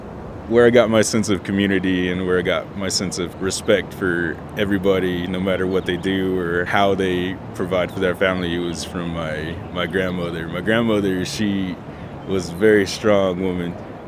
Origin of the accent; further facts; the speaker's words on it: United States; There's no doubt that I am American, and I'm proud of my people, I'm proud of the land